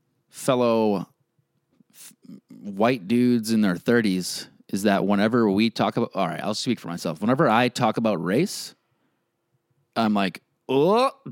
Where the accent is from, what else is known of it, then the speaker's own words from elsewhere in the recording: United States; I'm assuming I'm misogynistic in ways I'm unaware of because I'm a male who grew up in America.